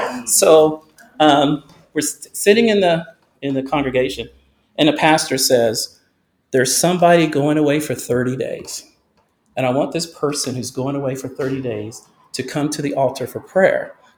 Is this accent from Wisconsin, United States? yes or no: no; Dallas, Texas, United States; also born or lived in Orlando; I was raised in the South. I'm originally from, I'm born in Orlando, but raised in Dallas. And in Dallas, I went to a holiness church and all black people, right?